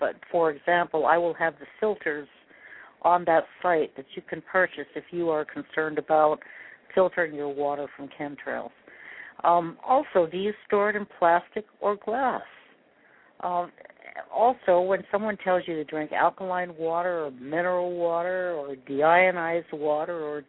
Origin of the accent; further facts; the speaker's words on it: United States; But I refuse anymore to be caught just because I'm an American in my job.